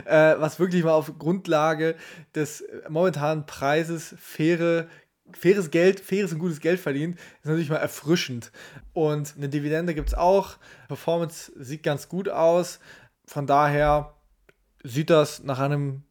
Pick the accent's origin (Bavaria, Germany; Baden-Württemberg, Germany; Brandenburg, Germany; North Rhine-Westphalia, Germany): North Rhine-Westphalia, Germany; Remscheid; ich komme ja aus Remscheid, Lennep, eins der einzigen drei Städte in Deutschland mit zwei deutschen Museen.